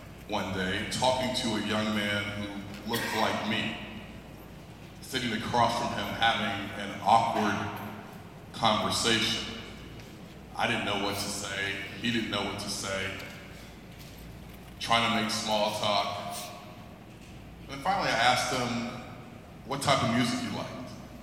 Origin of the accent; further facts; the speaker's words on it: California, United States; I hail from Los Angeles County, president of the County Board of Education in LA.